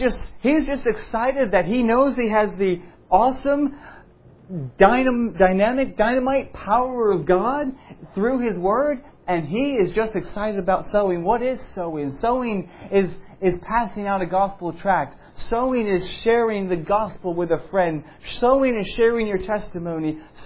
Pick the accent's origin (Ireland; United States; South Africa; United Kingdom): Ireland; Dublin, Leinster; I grew up in Dublin, and so I'm no farmer